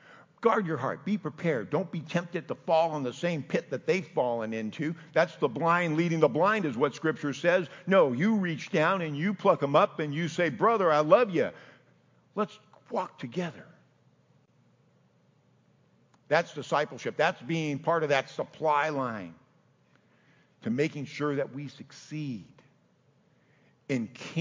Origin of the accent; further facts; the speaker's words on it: San Jose, California, United States; But you know, I grew up in San Jose, California, and we had country, believe it or not, because we were from the country